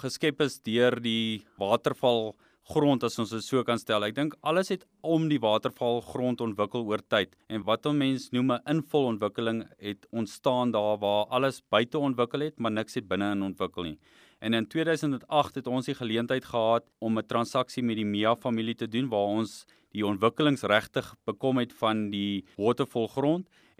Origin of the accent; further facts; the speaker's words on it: Johannesburg, Gauteng, South Africa; also born or lived in Bloemfontein; is gebore in Bloemfontein, so ek is 'n Cheetah supporter, om ek groot geword daar. En toe ek so 8-9 is, is ons getrek na Johannesburg toe en ek groot geword daar, gematrikuleer in Johannesburg